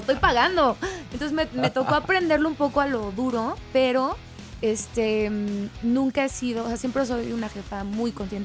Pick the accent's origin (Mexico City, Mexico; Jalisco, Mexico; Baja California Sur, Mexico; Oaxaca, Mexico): Jalisco, Mexico; Guadalajara; O sea, pero es que yo soy de Guadalajara.